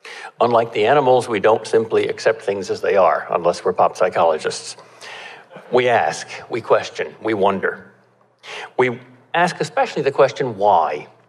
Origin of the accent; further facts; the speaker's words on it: Boston, Massachusetts, United States; here because I am from Boston.